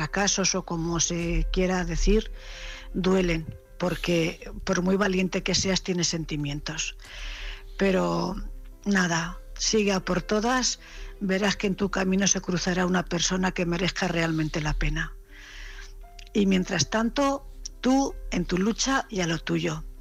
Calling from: Cuenca, Castilla-La Mancha, Spain; corresponsal de Cuenca.

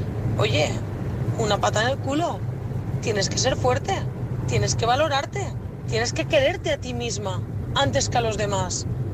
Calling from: Valencia, Valencian Community, Spain; de Valencia

